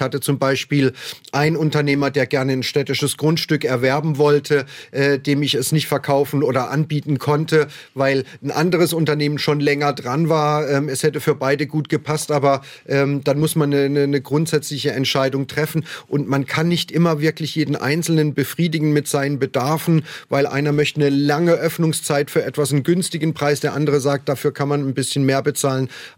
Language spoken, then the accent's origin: German; Breisach, Baden-Württemberg, Germany; now in Gera, Germany; Gera ist meine neue Heimat seit knapp 20 Jahren und das ist kein Widerspruch. In Breisach habe ich viele Jahre gelebt, in Freiburg gearbeitet. Also das ist meine alte Heimat.